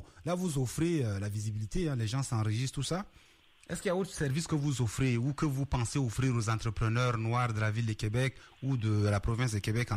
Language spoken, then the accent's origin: French; Chad; Moi, je viens du Tchad.